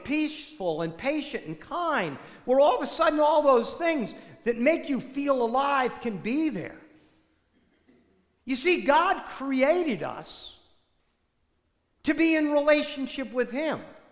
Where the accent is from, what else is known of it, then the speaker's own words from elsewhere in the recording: United States; I was raised right outside of New York City, so I had channels 2, 4, 5, 7, 9, 11, and 13.